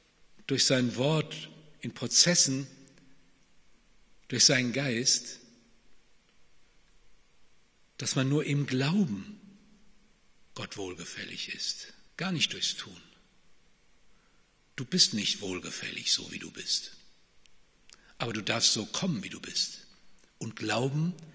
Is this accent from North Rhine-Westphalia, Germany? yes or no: yes; North Rhine-Westphalia, Germany; ich bin ja sozialisiert aus dem Siegerland, da geboren ist meine Heimatstadt. Ich bin Siegerländer. Ich kann auch Flatschwätze